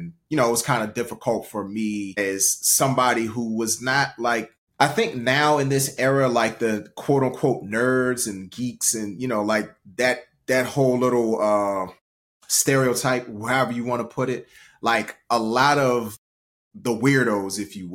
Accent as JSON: {"language": "English", "town": "Washington", "region": "District of Columbia", "country": "United States", "tie": "born or raised there", "said": "So like you said, I'm originally from Washington, D.C. Mainly grew up, for anybody who knows D.C. in the Ward 8 section of DC, Southeast, far Southwest."}